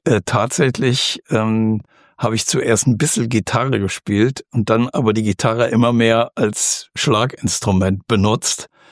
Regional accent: Aachen, North Rhine-Westphalia, Germany; habe 4 Spielzeiten tatsächlich im städtischen Orchester in meiner Heimatstadt als Aushilfe gespielt durch meinen Schlagzeuglehrer, der Prinzipal, der erste Schlagzeuger im Orchester war in Aachen.

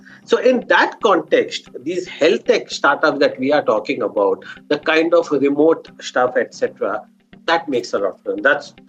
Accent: Pune, Maharashtra, India; I was born and brought up in Pune

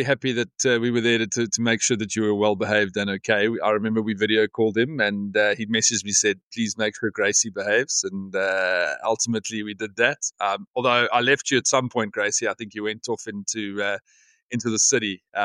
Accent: South Africa; in my youth, growing up in South Africa, obviously like Australia, it's a very like outdoor climate.

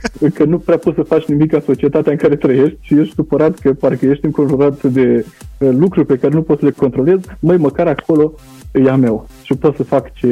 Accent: Suceava, Suceava County, Romania; Sunt din Suceava și spun că, într-adevăr, cum spuneai adineaur, că fac parte dintr-o generație mai nouă

